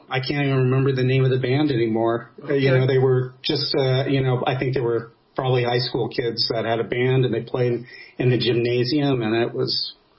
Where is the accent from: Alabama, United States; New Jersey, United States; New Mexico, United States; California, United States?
New Mexico, United States; Albuquerque; I'm from Albuquerque, New Mexico.